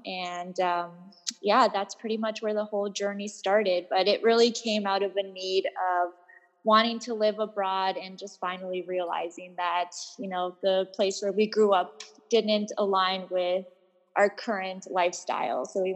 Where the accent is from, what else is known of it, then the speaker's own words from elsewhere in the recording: Toronto, Ontario, Canada; So essentially, I'm from Toronto, Canada